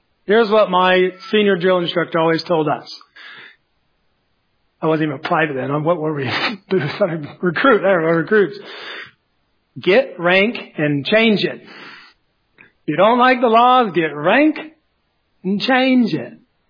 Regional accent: United States; Because I, as an American citizen, I've ordained I've established, we the people, the government we live under.

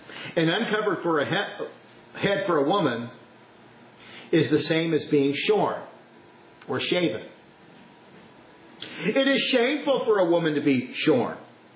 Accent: California, United States; I'm from California, so I see a lot of weird stuff. You don't see that in Iowa.

